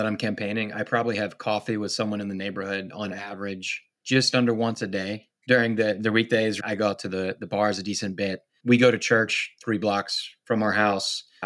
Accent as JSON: {"language": "English", "region": "Louisiana", "country": "United States", "moved": "as an adult", "lives_now": "Baltimore, United States", "said": "So from Louisiana originally, I went to the Naval Academy for college"}